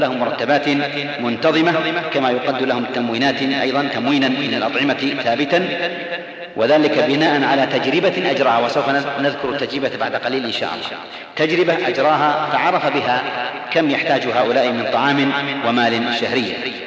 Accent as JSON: {"language": "Arabic", "country": "Saudi Arabia"}